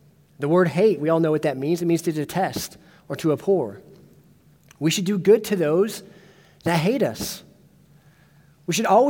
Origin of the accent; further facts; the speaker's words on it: Ohio, United States; Before I was saved, I grew up in Ohio. I went to many Cleveland Browns games.